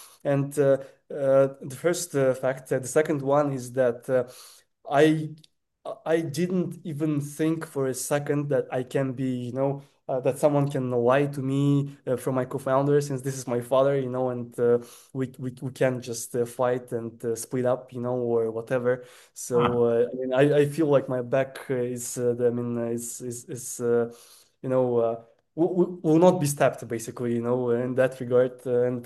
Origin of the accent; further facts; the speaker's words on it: Kazakhstan; growing up in Kazakhstan, somewhere in Central Asia, you know.